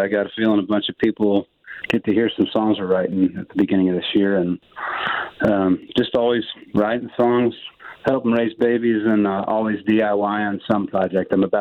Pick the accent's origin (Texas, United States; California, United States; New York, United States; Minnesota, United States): Texas, United States; We, growing up in Central Texas, you could buy a little house for really cheap